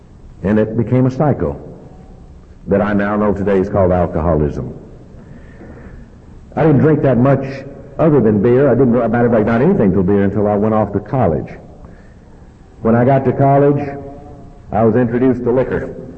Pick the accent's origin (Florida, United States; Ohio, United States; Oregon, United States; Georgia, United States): Georgia, United States; I came all the way from Georgia.